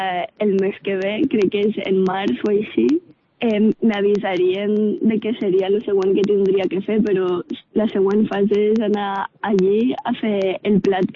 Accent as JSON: {"language": "Catalan", "town": "Castelló", "region": "Valencian Community", "country": "Spain", "said": "en realitat sóc la única de Castelló"}